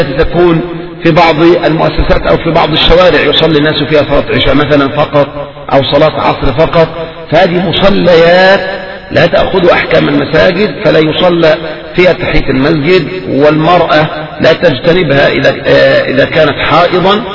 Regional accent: Egypt; أما الصلاة في الزاوية فالمراد بالزاوية عندنا في مصر

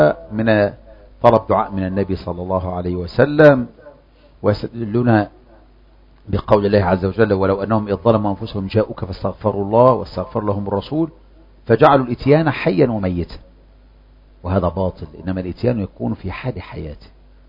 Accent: Egypt; بعض الناس خصوصا احنا كمصريين

